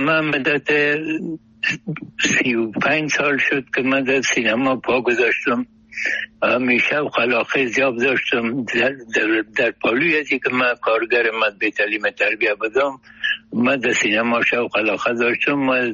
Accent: Kabul, Afghanistan; در شهر خرابات در شهر کونی کابل ولایتم هست

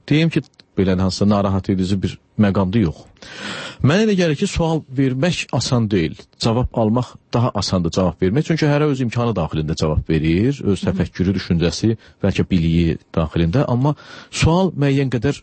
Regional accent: Aghdam, Aghdam District, Azerbaijan; biz o Azərbaycanın o nəzarətində olmayan torpaqlardan olan adamlar, yəni mən Ağdamlıyam

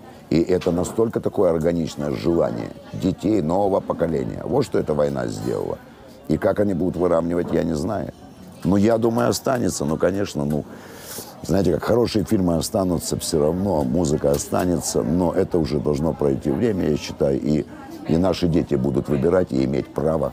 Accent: Kyiv, Ukraine; moved away as an adult; я родился в Украине, киевлянин коренной.

